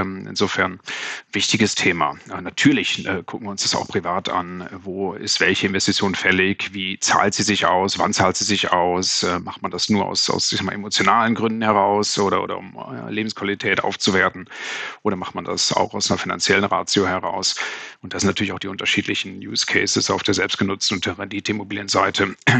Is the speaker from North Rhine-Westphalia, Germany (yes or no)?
yes; Münster, North Rhine-Westphalia, Germany; born there; also born or lived in Switzerland; Ich bin in Deutschland geboren, in Münster, bin mittlerweile Deutsch-Schweizer, habe beide Staatsangehörigkeiten, weil ich 15 Jahre in der Schweiz gelebt habe.